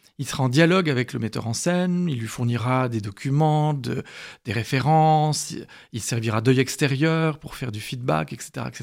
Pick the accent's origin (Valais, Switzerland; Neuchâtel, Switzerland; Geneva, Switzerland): Geneva, Switzerland; Donc j'ai grandi à Genève, comme je l'ai dit, je crois.